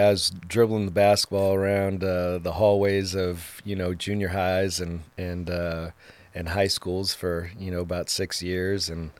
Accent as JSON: {"language": "English", "region": "Alaska", "country": "United States", "tie": "born there", "said": "Which I was born in Alaska, but in Alaska, there's a rec club on every corner."}